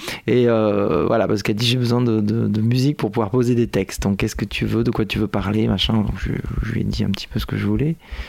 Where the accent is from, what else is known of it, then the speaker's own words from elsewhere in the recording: Limoges, Nouvelle-Aquitaine, France; Limoges, c'est mes parents qui habitent à Limoges. Moi, je suis originaire de Limoges, donc j'y vais aussi de temps en temps.